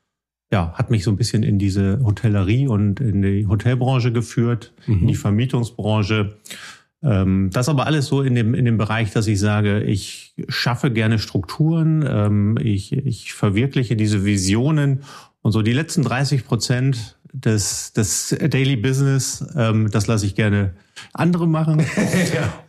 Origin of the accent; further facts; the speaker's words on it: Wilhelmshaven, Lower Saxony, Germany; also born or lived in Stuttgart; Ich bin grundsätzlich geborener Schwabe, in Stuttgart geboren, seit 86 lebend in Wilhelmshaven, bin hier aufgewachsen und bin ein norddeutsches Kind. Meine Mutter ist Finnin, halber Finne.